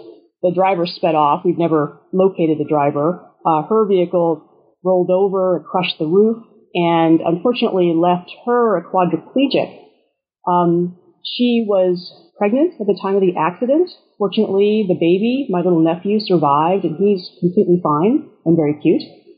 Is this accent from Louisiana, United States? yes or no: no; Redding, California, United States; Redding, California, where they live, my hometown.